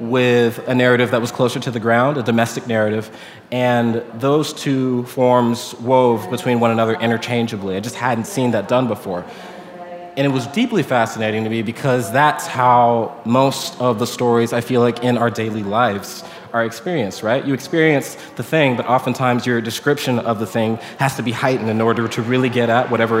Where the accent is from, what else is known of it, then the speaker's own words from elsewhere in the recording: Houston, Texas, United States; I'm from Houston, right? A city that's undergoing a massive, massive gentrification crisis.